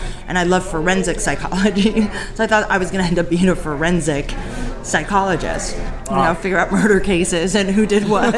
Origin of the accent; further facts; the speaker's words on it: Los Angeles, California, United States; now in Baltimore, United States; I grew up in Los Angeles in a place called Beverly Hills.